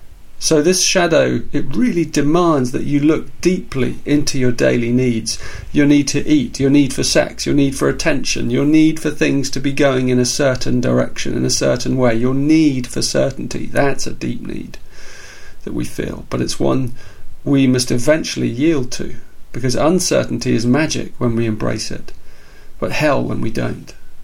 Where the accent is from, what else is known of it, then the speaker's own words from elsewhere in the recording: England, United Kingdom; I mean, I'm English and he was a monk.